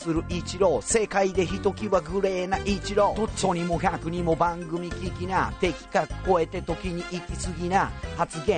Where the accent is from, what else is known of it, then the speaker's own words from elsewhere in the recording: Tottori, Japan; born there; 鳥取県生まれて以来。